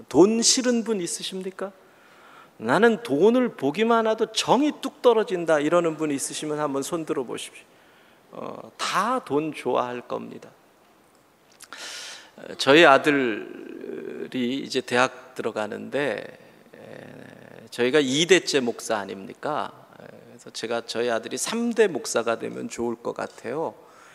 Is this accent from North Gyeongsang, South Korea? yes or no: yes; Gigye, North Gyeongsang, South Korea; 저희 외가가 포항입니다. 저희 외가가 포항이고, 저는 기계, 영일 기계 화봉이 제 고향입니다. 저희 부친은 감포가 고향이죠. 그럼 저도 대충 포항 것이지요?